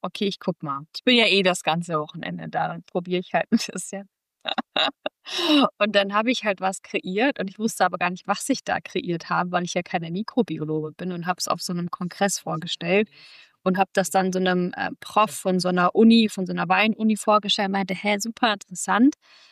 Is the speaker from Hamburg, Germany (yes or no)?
no; Kassel, Hesse, Germany; moved away; also born or lived in New York; weil ich komme ja aus Deutschland. Und da komme ich ja aus Kassel, also ne, aus der Nähe von Kassel. Also eher sogar dörflicher aufgewachsen, dann aber sehr früh halt nach New York gezogen.